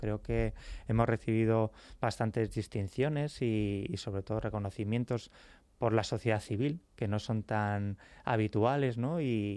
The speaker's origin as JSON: {"language": "Spanish", "region": "Community of Madrid", "country": "Spain", "tie": "born or raised there", "said": "yo miraba mi pueblo y no lo reconocía, fue desapareciendo, se fueron cerrando granjas, se fue desapareciendo esa vida que era tan asequible, ¿no? para un niño, ¿no? Y sin embargo, pues he visitado otros pueblos de la Sierra Norte de Madrid"}